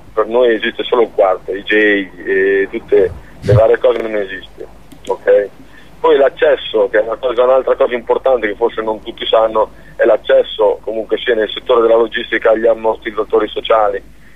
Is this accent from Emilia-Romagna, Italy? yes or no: yes; Bologna, Emilia-Romagna, Italy; io sono di Bologna, quindi posso parlare per Bologna